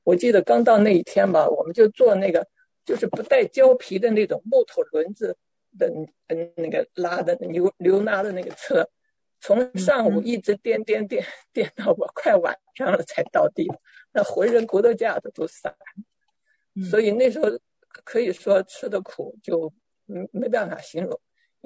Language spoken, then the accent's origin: Chinese; Beijing, China; 我是在北京长大的，家里境况也比较好一些，我父亲是桥梁工程师，收入很高。